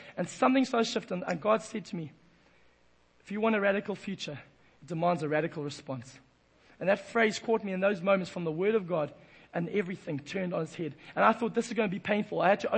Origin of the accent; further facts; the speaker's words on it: Durban, KwaZulu-Natal, South Africa; I was a young man growing up in Durban